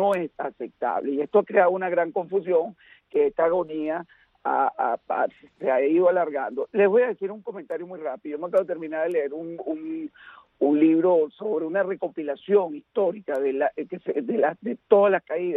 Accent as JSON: {"language": "Spanish", "country": "Venezuela", "lives_now": "United States", "said": "como venezolano y como ciudadano americano"}